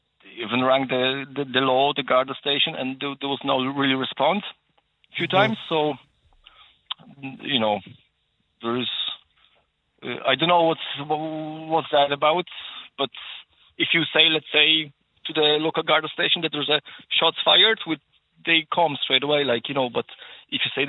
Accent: Poland; now in Ireland; Yeah, I'm from Poland

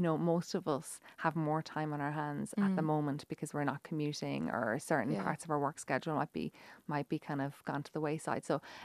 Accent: Ireland; So I actually have to say I'm very proud of Ireland and being Irish.

